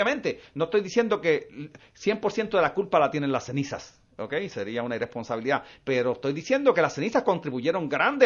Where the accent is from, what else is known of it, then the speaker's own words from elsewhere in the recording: Maunabo, Puerto Rico; Yo soy de Maunabo y resido aquí en Candelero arriba, en Humacao.